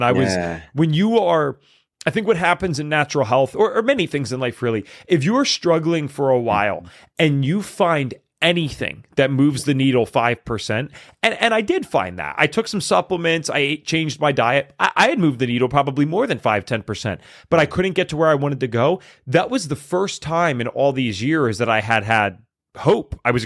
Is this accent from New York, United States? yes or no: no; Pennsylvania, United States; I convinced my best friend to go out to California with me. I'm from Pennsylvania.